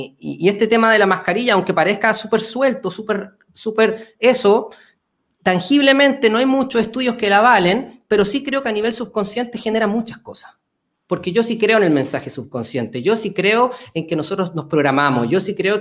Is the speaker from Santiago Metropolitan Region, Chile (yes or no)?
yes; Santiago, Santiago Metropolitan Region, Chile; yo me vine a vivir aquí a la quinta región, soy de Santiago, con mis cabros chicos